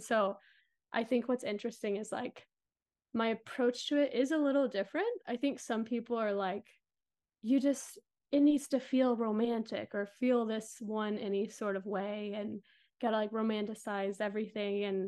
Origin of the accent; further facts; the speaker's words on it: Georgia, United States; now in Seattle, United States; I live outside of Seattle, might be moving soon, but been there for a couple years now. I'm originally from Georgia, and I do wedding photography